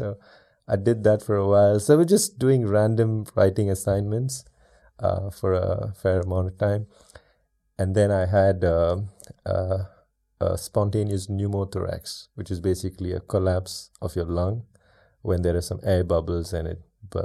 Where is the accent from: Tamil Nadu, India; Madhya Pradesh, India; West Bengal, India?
Tamil Nadu, India; Chennai; So I'm from India, mm-hmm. city called Chennai in the south. Nice city. It's not a big city by Indian standards. Just about 8-9 million people mm-hmm. living there.